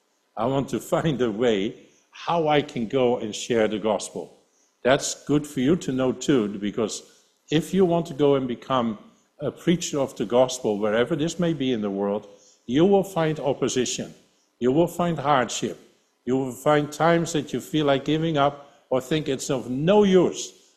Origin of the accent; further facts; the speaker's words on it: Netherlands; English is a second language; Maria originally is from East Germany, which used to be communist, and I'm from Holland. And we both met in Wales, in Swansea.